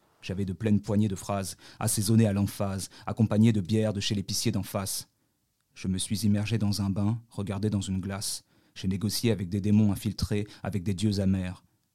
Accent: Paris, Île-de-France, France; j'ai grandi à Paris, on n'a pas du tout la même vie.

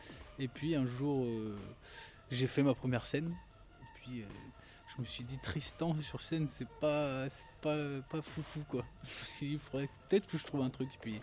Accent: Fougères, Brittany, France; now in Rennes, France; Moi, je viens de Fougères. Alors, Fougères, c'est une ville qui est pas très loin de Rennes. Bon, maintenant, j'habite Rennes. Mais j'ai fait une grande partie de mon adolescence à Fougères, puisque mes parents habitent là-bas.

